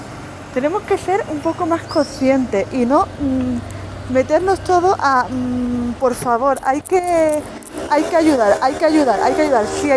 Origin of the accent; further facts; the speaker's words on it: Andalusia, Spain; accent: Andalusian; mi familia es sefardí, mi abuela es griega, sefardí, y yo tengo mucho acento andaluz, porque he vivido unos años en Andalucía, y ahora mismo estoy en Andalucía